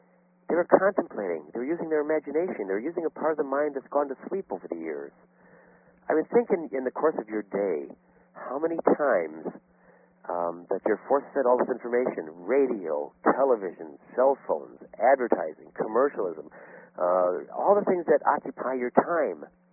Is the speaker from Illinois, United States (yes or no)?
yes; Chicago, Illinois, United States; I grew up in the Chicago area. Actually, I grew up in the city of Chicago in a little Italian neighborhood in Chicago called the Taylor Street area.